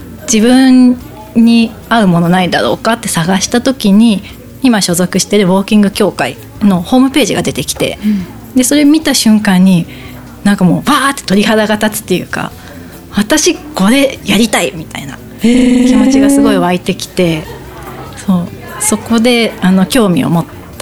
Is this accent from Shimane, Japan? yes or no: yes; Izumo, Shimane, Japan; also born or lived in Tottori; 私は氷川町出身、出雲市なんですけど、そう、で大学が鳥取で、鳥取で6年間過ごした後に、就職でまたこっちに戻ってきました。